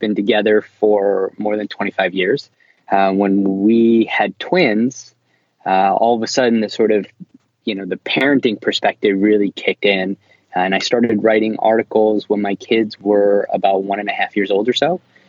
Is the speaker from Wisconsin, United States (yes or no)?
no; Philadelphia, Pennsylvania, United States; born there; now in New York, United States; I was born in Philadelphia and I live in New York.